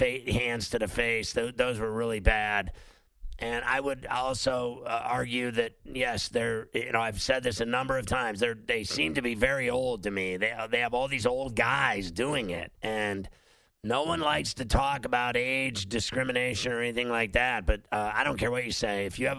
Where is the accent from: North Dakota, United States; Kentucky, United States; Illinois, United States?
Illinois, United States; Chicago; also born or lived in Pittsburgh; So I grew up in Chicago and Pittsburgh. They both suck.